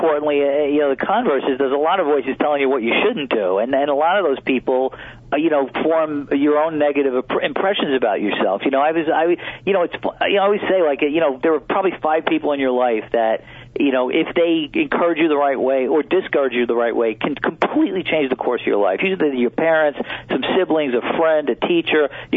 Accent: Brooklyn, New York, United States; Well, I grew up in Brooklyn, as I said before, and I kind of was always interested in gangsters and crime.

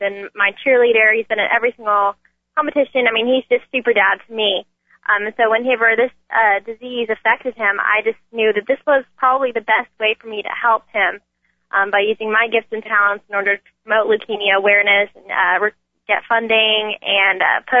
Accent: Ennis, Texas, United States; I'm actually from Ennis, so that's where I'm coming to you from today.

